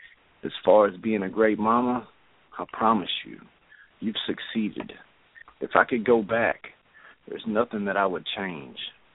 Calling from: Arkansas, United States; Way down here in Arkansas.

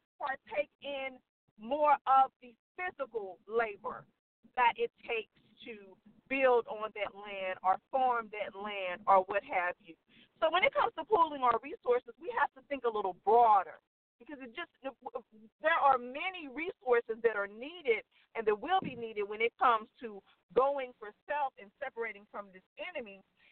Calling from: St. Louis, Missouri, United States; from St. Louis, Missouri.

